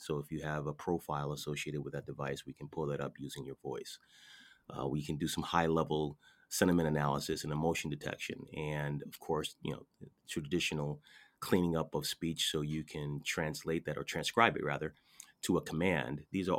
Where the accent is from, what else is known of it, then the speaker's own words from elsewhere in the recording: Connecticut, United States; So the way that I say words like, let's say, Connecticut, because I'm from Connecticut, is different than someone else's way of saying Connecticut.